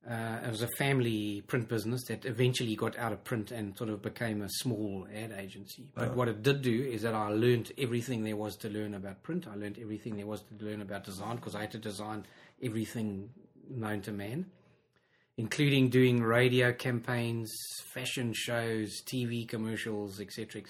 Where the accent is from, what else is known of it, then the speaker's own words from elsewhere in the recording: Johannesburg, Gauteng, South Africa; also born or lived in Durban; So I moved from Johannesburg to Durban. I did national service. Every South African had to do army in those days.